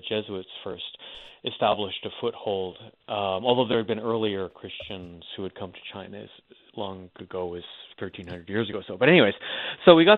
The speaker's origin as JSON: {"language": "English", "town": "Montreal", "region": "Quebec", "country": "Canada", "tie": "born or raised there", "moved": "yes", "lives_now": "United States", "said": "I had learned French before because I grew up in Montreal in Canada before moving to the States."}